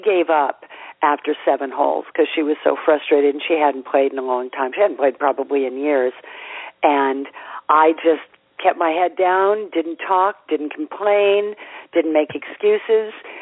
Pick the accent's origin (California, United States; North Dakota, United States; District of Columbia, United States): California, United States; now in New York, United States; because I grew up in California and then came back to New York.